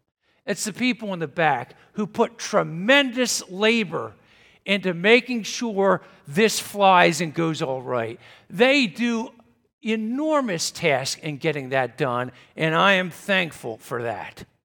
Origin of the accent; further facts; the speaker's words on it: Pennsylvania, United States; born there; I was not born in Missouri. I was born in Pennsylvania.